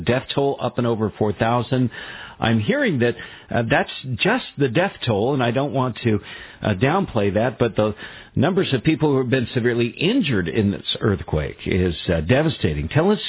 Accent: California, United States; And I'm from California. I grew up in an earthquake country.

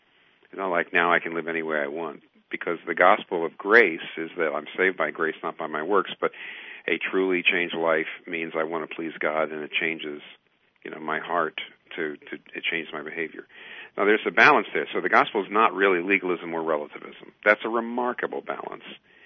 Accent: Pennsylvania, United States; Now, I'm from Pennsylvania. The church was in a small town in Virginia.

